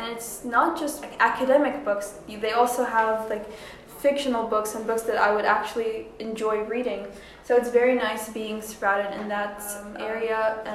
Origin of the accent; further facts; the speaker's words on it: United Arab Emirates; it's very nice to just have that like global experience all in my home country